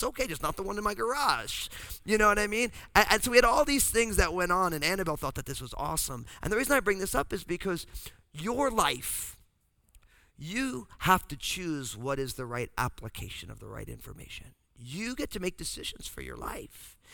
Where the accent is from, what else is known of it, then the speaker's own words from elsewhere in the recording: New Jersey, United States; And so because I'm from New Jersey, I see this mouse, I pick up a broom, and I'm gonna kill the mouse.